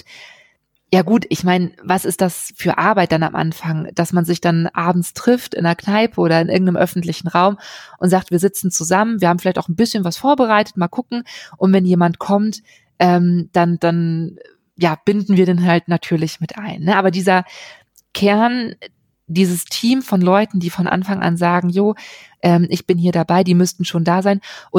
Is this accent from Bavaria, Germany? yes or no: no; Bielefeld, North Rhine-Westphalia, Germany; born there; Ich komme gebürtig aus Bielefeld, habe damals eine kurze Zeit auch wieder in Bielefeld gewohnt